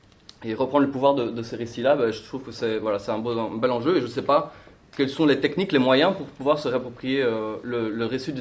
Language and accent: French; Belgium; Moi, je ne suis pas français non plus. Je suis belge.